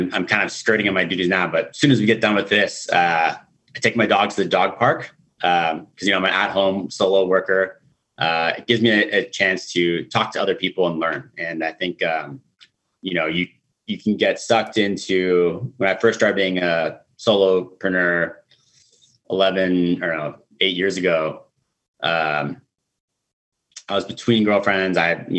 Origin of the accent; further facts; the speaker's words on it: California, United States; I've really never lived outside of California. And I'm married an Australian